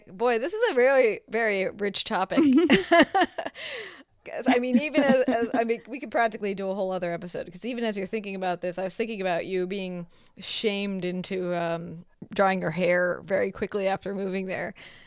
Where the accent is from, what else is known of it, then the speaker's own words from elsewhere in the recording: Midwest, United States; accent: Midwestern; because we're moving from the Midwest of the United States to the West Coast of the United States. What did I learn to lose and learn to lose very quickly? My Midwestern accent.